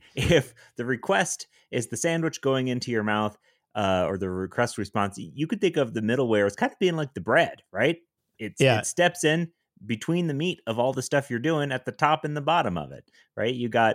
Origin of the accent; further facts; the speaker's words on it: Denver, Colorado, United States; I'm a developer from Denver.